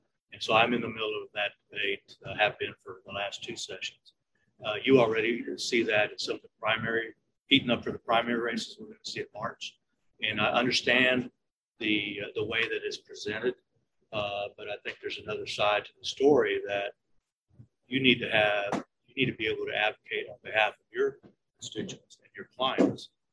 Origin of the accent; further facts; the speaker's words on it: Taylor, Texas, United States; I'm from Taylor, just down the road, on the Great Barbecue.